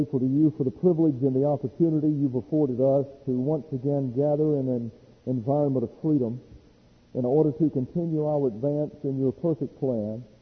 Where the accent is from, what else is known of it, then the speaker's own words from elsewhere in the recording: Alabama, United States; So this is a picture of what's called a dog trot house at the Pike County Pioneer Museum in my hometown.